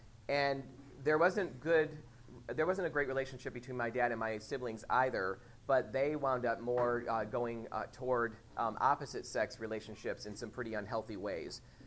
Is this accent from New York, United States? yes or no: yes; Whitney Point, New York, United States; I actually grew up in this area. I grew up in the Whitney Point area, and a little bit north of there.